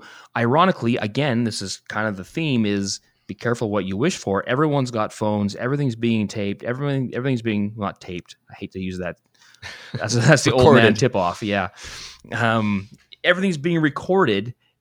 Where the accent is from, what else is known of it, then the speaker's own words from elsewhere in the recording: Canada; I take a certain amount of pride in being Canadian